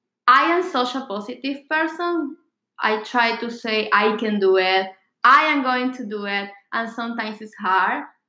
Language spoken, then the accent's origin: English; Venezuela; now in New York, United States; Oh, come on, guys. I came from Venezuela, you know.